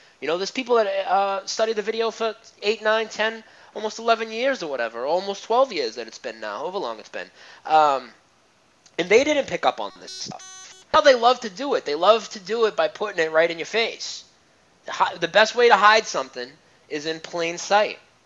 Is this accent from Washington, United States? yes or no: no; Massachusetts, United States; I'm not from Southie, which is part of Boston. But I'm like 20 minutes from Boston, 25 minutes north of Boston.